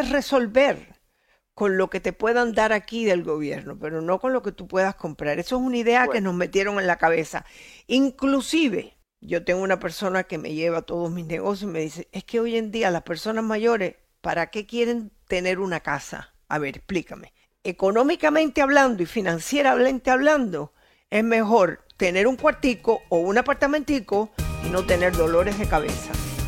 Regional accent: Cuba; now in Miami, United States; Yo soy una mujer que llevo aquí 50 y pico de años, desde que salí de Cuba.

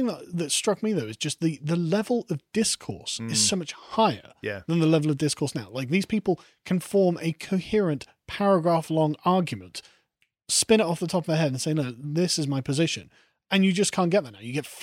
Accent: England, United Kingdom; I love England and being English, and I want to do my part to perpetuate that.

